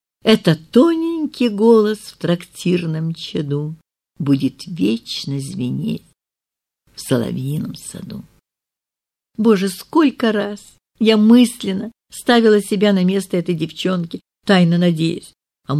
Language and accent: Russian; Kyiv, Kyiv City, Ukraine; Знал, что я из Киева.